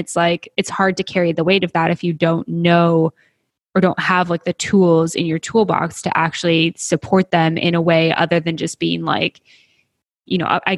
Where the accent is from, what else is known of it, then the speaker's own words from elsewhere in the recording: Canada; I'm Canadian, so we say physio.